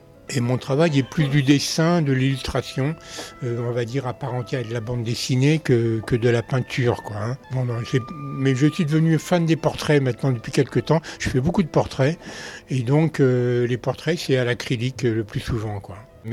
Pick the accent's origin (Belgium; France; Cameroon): France; Paris, Île-de-France; moved away as an adult; now in Aurillac, France; Aurillac, près de Saint-Rome-de-Tarn. Et je suis là depuis 35 ans, on va dire. Voilà, j'ai acheté une vieille maison, j'étais parisien. Et j'ai quitté Paris et ses banlieues. Et je suis arrivé à Aurillac, avec famille et enfants.